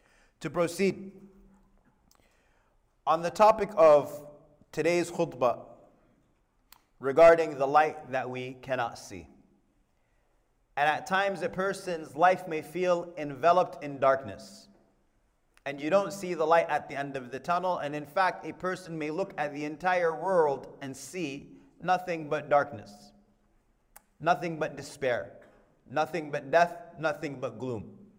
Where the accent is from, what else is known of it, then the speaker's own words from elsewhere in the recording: Sudan; And you see what is happening in my hometown, the disintegration of Sudan, and you say, Ya Latif.